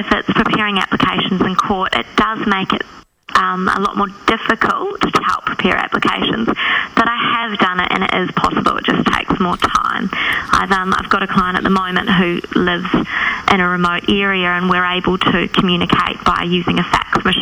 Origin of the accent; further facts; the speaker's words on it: Auckland, New Zealand; now in Broome, Australia; Before Broome, I'm originally from Auckland in New Zealand, but I have been living and working in Broome for 18 months